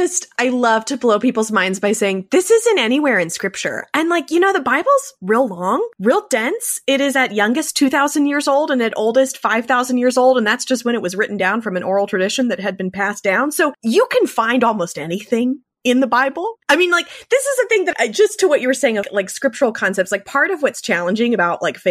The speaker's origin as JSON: {"language": "English", "region": "Southeast", "country": "United States", "tie": "born or raised there", "lives_now": "Austin, United States", "said": "And so I grew up in the Southeast. I am now rooted in Austin, Texas"}